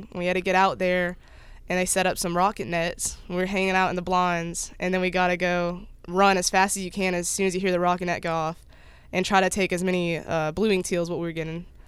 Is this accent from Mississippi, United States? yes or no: no; Garland, Texas, United States; No, I'm a city girl. I'm from Garland, Texas, which is right near Dallas.